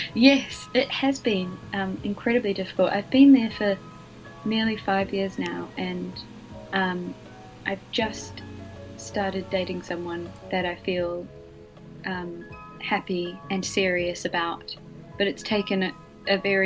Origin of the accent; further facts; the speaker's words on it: New Zealand; is that the sort of tall poppy growing up in Aotearoa thing?